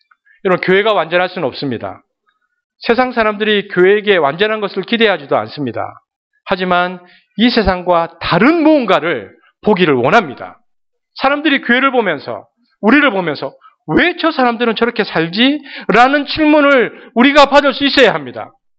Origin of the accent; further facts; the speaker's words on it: Busan, South Korea; 저 경상, 동대신동에서 자랐다고 했는데, 저 경상도 사람인데, 제 말이 표준 말처럼 들립니까?